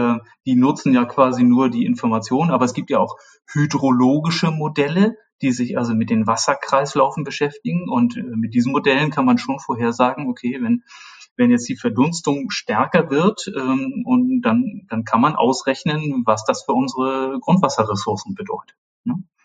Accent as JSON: {"language": "German", "region": "Hamburg area", "country": "Germany", "tie": "born or raised there", "said": "Ich bin in der Nähe Hamburgs aufgewachsen."}